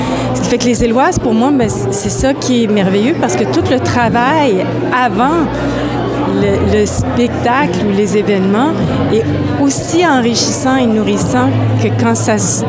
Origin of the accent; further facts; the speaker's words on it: Moncton, New Brunswick, Canada; moi, je suis originaire de Moncton